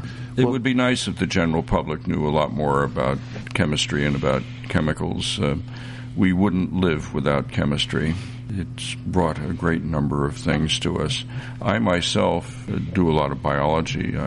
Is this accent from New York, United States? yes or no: no; New Jersey, United States; I'm an Easterner. I'm originally from New Jersey.